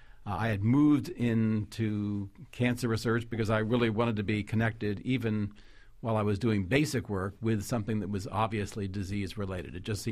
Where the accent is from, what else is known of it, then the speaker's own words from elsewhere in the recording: New York, United States; I grew up in Long Island. My father was a general practitioner and Jewish ancestry